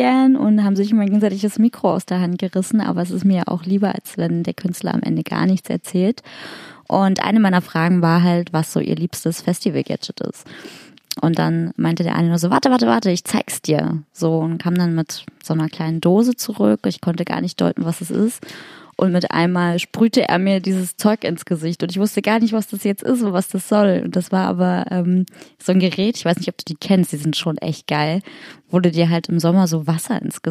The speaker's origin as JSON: {"language": "German", "region": "Hamburg", "country": "Germany", "tie": "born or raised there", "said": "in meiner alten Heimat Hamburg"}